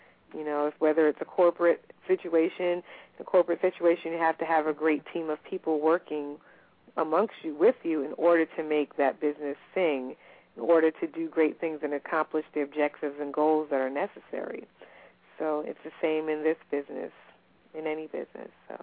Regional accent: New York, United States; I'm a New Yorker, so it's not difficult.

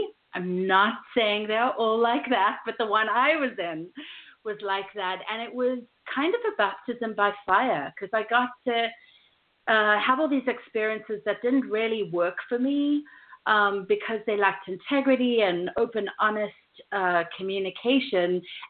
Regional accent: South Africa; accent: mixture of South African, London, Australian, New Zealand and US; also born or lived in London / Australia / New Zealand; now in United States; learned to roll my R's in the last 13 years of living in the U.S., I grew up in South Africa, and then I lived in London, Australia, New Zealand, before coming over

